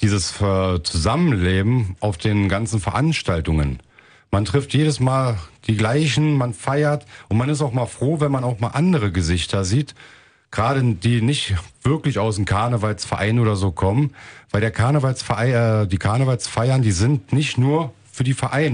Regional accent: Berlin, Germany; Jetzt ist das als Berliner oder Ossi, sage ich mal, schwer, Kölsch zu lesen, zu schreiben, geschweige denn singen.

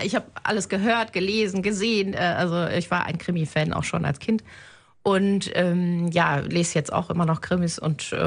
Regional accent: Wuppertal, North Rhine-Westphalia, Germany; ich bin hier aufgewachsen, das stimmt, in der Luisenstraße in Elberfeld und wohne auch jetzt auf dem Ölberg in der Nordstadt.

